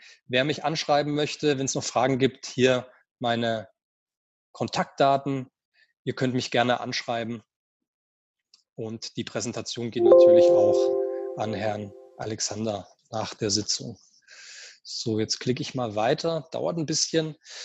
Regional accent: Nuremberg, Bavaria, Germany; in meine Stadt, meine Heimatstadt Nürnberg

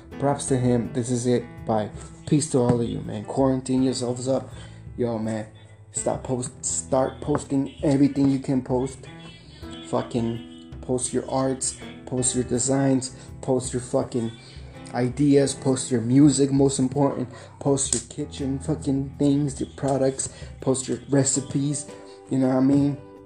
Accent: El Paso, Texas, United States; Like, I'm here from El Paso, la da da.

